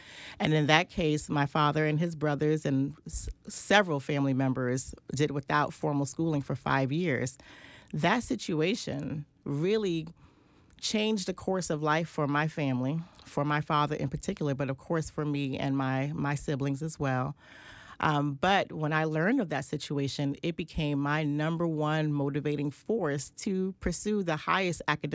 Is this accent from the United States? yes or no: yes; Queens, New York, United States; also born or lived in Brooklyn; Well, I was born in Brooklyn, stayed there until about 5 or 6 years old, and we transitioned to Queens